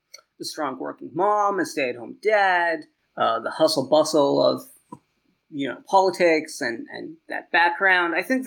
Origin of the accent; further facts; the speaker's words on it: Virginia, United States; Oh, and then Virginia. I'm from Virginia, so gotta throw Virginia in there.